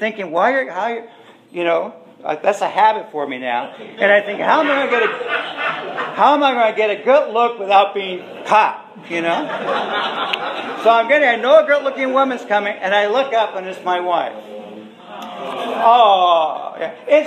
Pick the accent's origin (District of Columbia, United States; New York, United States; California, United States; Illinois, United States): California, United States; Oxnard; at my hometown in Oxnard.